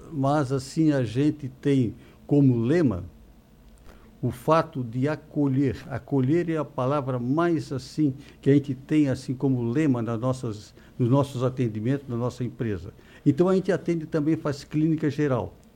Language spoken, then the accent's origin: Portuguese; Criciúma, Santa Catarina, Brazil; also born or lived in Jaguaruna; Eu nasci em Rua do Fogo, aqui quando pertencia a Jaguaruna, E depois meus pais vieram para cá quando eu tinha 1 ano de idade. Eu me considero assim, mais do sul, mais criciumense.